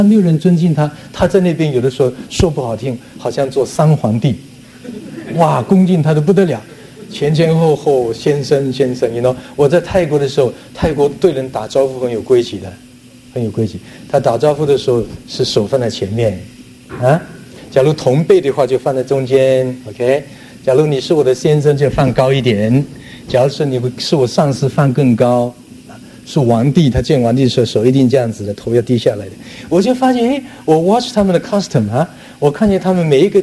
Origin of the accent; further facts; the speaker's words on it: Hong Kong; 还好我是从香港来的，所以我晓得香港的情形。